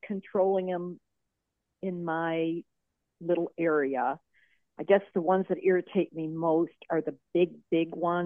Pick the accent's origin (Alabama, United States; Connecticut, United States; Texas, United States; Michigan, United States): Michigan, United States; and I came from Michigan. In fact, that's where I'm at right now, and it's been raining all day.